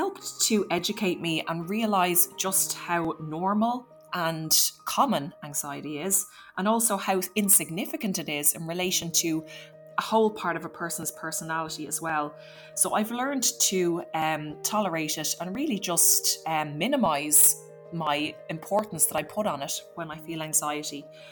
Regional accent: Ireland; and I'm from Ireland.

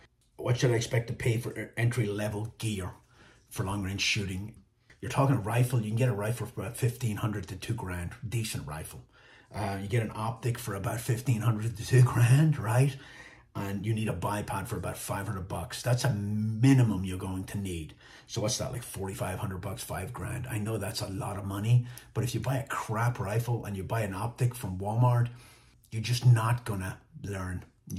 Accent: Dundalk, County Louth, Ireland; I was stationed in Dundalk. I grew up in Dundalk. I grew up in Black Rock. Stationed in Dundalk initially for a couple of years in the infantry

